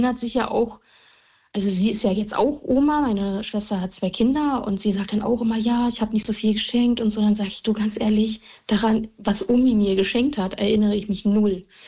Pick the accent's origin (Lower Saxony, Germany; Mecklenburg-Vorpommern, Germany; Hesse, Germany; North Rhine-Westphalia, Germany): Mecklenburg-Vorpommern, Germany; Stralsund; now in Berlin, Germany; Wir kommen eigentlich ursprünglich aus Stralsund und Mutti hat dann, nicht rübergemacht, da war die Mauer noch und sind dann nach Hohenschönhausen gezogen.